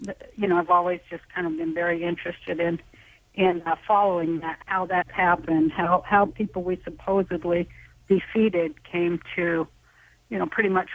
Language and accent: English; Salt Lake City, Utah, United States; I'm from Salt Lake City, Utah, so you know, I've seen a lot of stuff